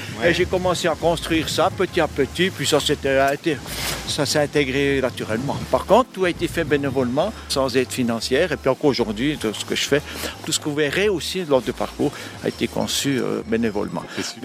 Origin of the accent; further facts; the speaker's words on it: Bern, Switzerland; Je viens du Vallon de Saint-Imier. Pas si loin, non, j'étais du sud.